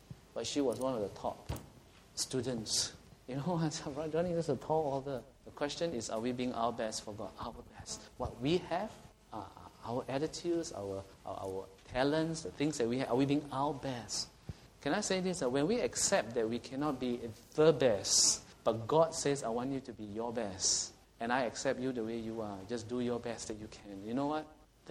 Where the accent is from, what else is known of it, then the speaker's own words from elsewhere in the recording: Singapore; I'm a Singaporean.